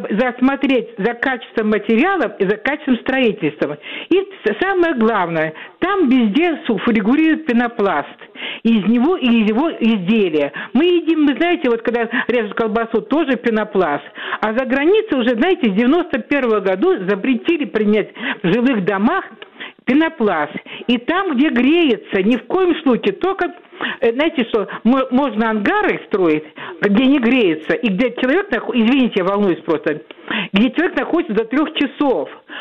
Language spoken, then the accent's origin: Russian; Moscow, Russia; Вот в Москве, я москвичка